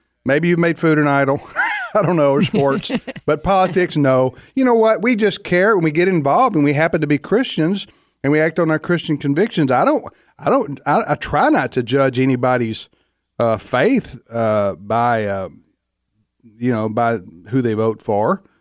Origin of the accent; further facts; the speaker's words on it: Mississippi, United States; I'm from North Mississippi, and I'm a little bit older than he is